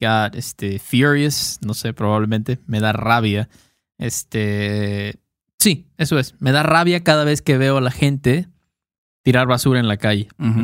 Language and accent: Spanish; Mexico; yo puedo criticar a México porque soy mexicano.